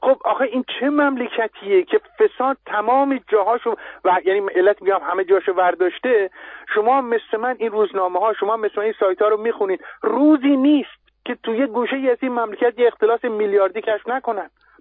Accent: Mazandaran, Iran; خب مثلا الان من خب اصولا از مازندرانم دیگه، درست؟

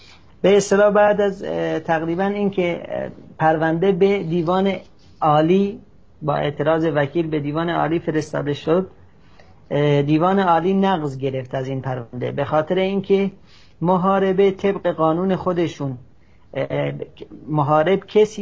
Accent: Sanandaj, Kurdistan, Iran; به دنیا آمدم و دغدغه‌های مذهبی داشتم و یک اهل شهر سنندج هستم و کرد هستم.

